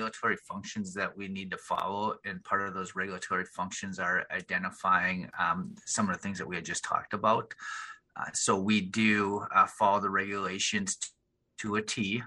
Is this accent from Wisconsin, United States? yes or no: yes; Green Bay, Wisconsin, United States; just living in Green Bay, growing up in Green Bay, everybody just likes the team as a team.